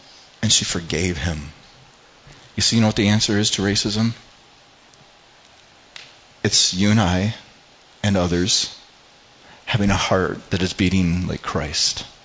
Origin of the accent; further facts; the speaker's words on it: Ireland; I'm Irish, so I can see in the Irish and the different clans